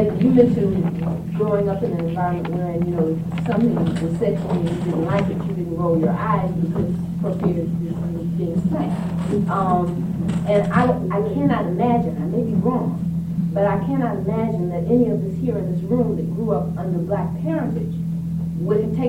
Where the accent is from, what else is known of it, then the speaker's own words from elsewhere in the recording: Midwest, United States; I grew up in the Midwest